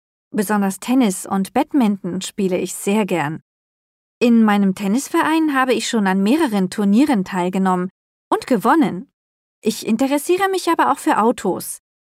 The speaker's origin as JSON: {"language": "German", "town": "Munich", "region": "Bavaria", "country": "Germany", "also_born_or_lived": "Augsburg", "said": "Und ich komme aus Süddeutschland, aus München. Ich bin am 16. September 1995 in Augsburg geboren. Ich wohne mit meinen Eltern und meiner Schwester zusammen in Giesing"}